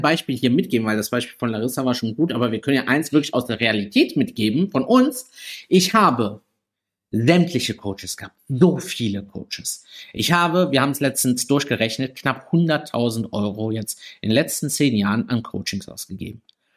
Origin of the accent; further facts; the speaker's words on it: Southern Italy, Italy; ich komme aus Süditalien. Da sind viele Männer sehr konservativ eingestellt.